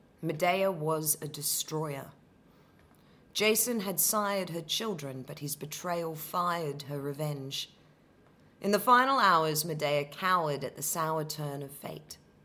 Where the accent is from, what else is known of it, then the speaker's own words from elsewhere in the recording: Australia; accent: Australian; now in Scotland, United Kingdom; I am 36. I am Australian, originally. I've lived in Scotland predominantly for 8 years. I have an accent that comes in and out depending on who I'm speaking to. If I speak to my family in Australia, my Australian accent becomes very pronounced.